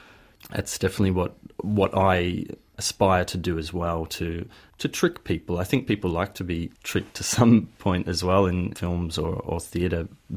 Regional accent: Australia; now in Prague, Czechia; But then I settled in Prague, and I feel very comfortable here, very much European as well as Australian. And I've always felt like that from a young age. My mother is Dutch, so she moved out of the Netherlands when she was six to come to Australia.

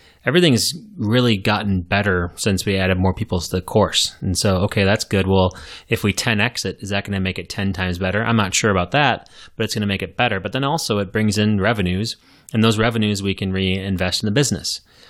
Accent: Minnesota, United States; I mean, I grew up in Minnesota. I know what cold is

